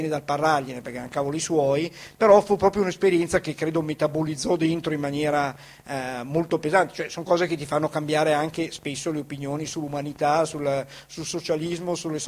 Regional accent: Arcore, Lombardy, Italy; io vengo da Milano, provincia di Arcore

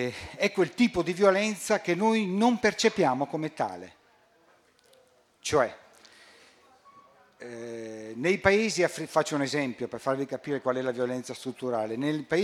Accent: Verona, Veneto, Italy; vengo da Verona

